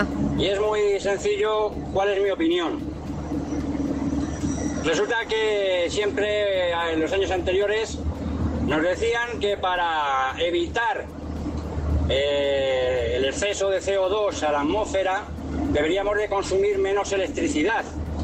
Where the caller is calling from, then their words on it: Madrid, Community of Madrid, Spain; de Madrid.